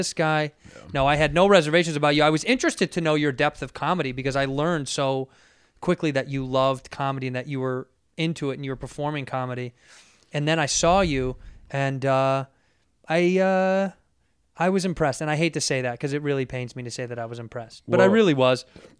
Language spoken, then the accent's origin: English; Chicago, Illinois, United States; born or raised there